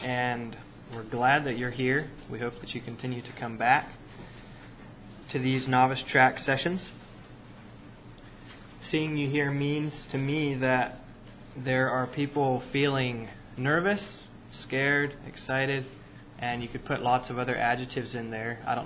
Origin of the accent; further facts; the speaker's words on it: Lebanon, Oregon, United States; born there; also born or lived in South Boston, Virginia; I was born on May 23rd of 1992. To my students, I'm known as … I was born in the town of Lebanon, Oregon, which is about 15 miles north of here.